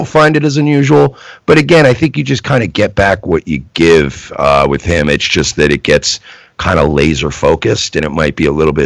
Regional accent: Mastic, New York, United States; also born or lived in Jamaica, Queens; I was born in Jamaica, Queens. I was raised in Mastic and Long Island.

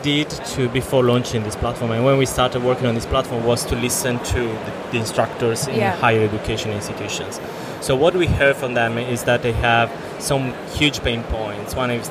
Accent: Milan, Lombardy, Italy; I come from Milan.

